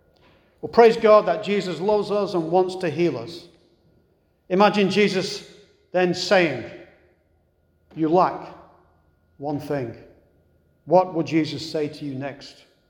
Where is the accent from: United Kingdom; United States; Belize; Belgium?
United Kingdom; England; scripture reminded me of my trip back to England a couple of weeks ago, walking through the cemetery in my hometown